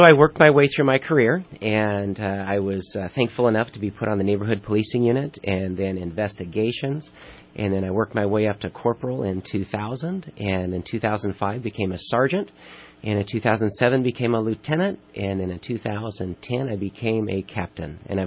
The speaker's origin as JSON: {"language": "English", "town": "Reading", "country": "United States", "tie": "born or raised there", "said": "I grew up in Reading. I have 28 years in law enforcement experience. Graduate of Enterprise High, 1987."}